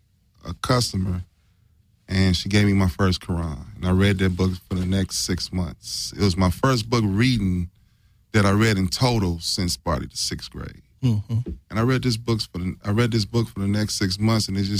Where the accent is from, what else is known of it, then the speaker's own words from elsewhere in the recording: Compton, California, United States; born there; Background, my mother's from Guyana. She came over to the States in 1966. I was born in Compton, California, and it's been on ever since.